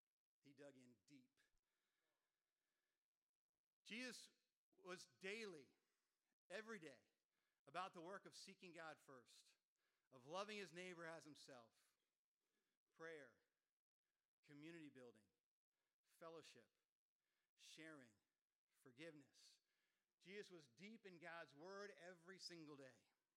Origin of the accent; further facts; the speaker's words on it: New Jersey, United States; Sue grew up in Massachusetts. I grew up here in New Jersey.